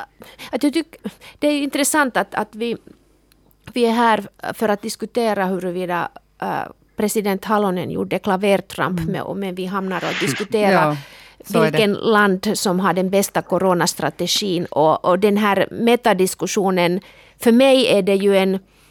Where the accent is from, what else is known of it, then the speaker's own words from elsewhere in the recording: Kemi, Lapland, Finland; jag kommer ju själv från Kemi nära svenska gränsen, Torneå och Haparanda